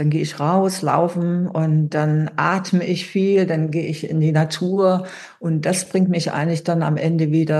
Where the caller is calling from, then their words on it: Berlin, Germany; Ich bin jetzt aus Berlin zugeschaltet, ja.